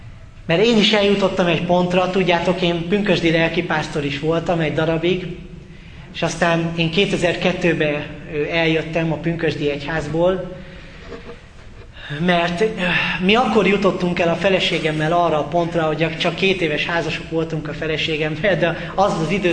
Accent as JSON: {"language": "Hungarian", "town": "Győr", "region": "Győr-Moson-Sopron", "country": "Hungary", "lives_now": "Sárbogárd, Hungary", "said": "én ugye Sopronban voltam lelkész, és Sopronból visszaköltöztünk Sárbogádra, a feleségem odavaló, ugye én meg Győrből származom"}